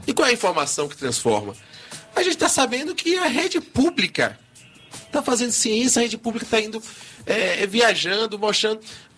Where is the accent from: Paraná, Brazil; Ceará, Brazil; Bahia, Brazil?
Bahia, Brazil; Salvador; born there; eu nasci em Salvador, não escolhi não, só tive a sorte de nascer aqui, né? Nessa cidade, nesse estado que é tão discriminado